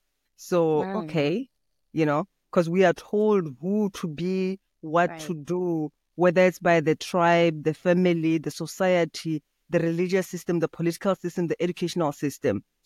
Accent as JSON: {"language": "English", "country": "Botswana", "second_language": "English", "moved": "as an adult", "lives_now": "Germany", "said": "I come from Southern Africa in Botswana, but I've been residing in Germany for 10 plus years now."}